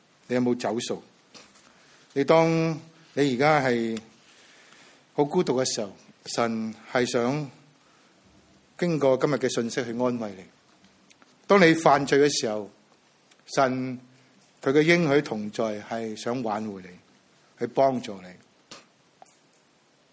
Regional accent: Hong Kong; moved away; 作为香港人移民到来这个地方二十几年，现在回去回看香港，香港不再一样的时候

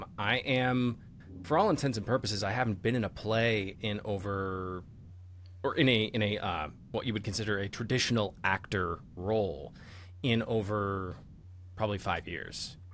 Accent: Massachusetts, United States; now in Chicago, United States; mainly because I'm from Massachusetts, and so spending time in Boston, there's sort of a very familiar environment or attitude with Chicago and Boston people.

